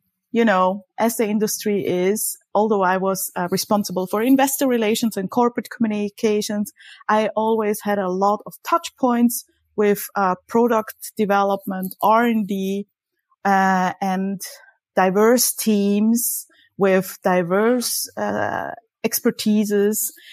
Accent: Zurich, Switzerland; also born or lived in Warsaw, Poland; I was born in Warsaw, Poland, but grew up in Switzerland, as you said, near the Zurich Lake. I live here since 1981.

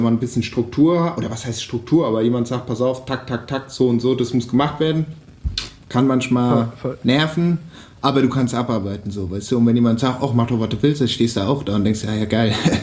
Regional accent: Hesse, Germany; Meine Heimat ist Hessen. Ja, also auch wenn ich die doppelte Staatsangehörigkeit habe, also ich bin Schweizer und Deutscher, ist meine Heimat schon Hessen

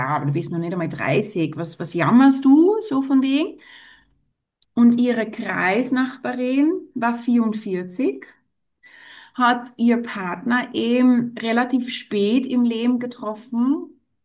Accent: Netherlands; now in Salzburg, Austria; ich bin aus Holland, wohne in Salzburg

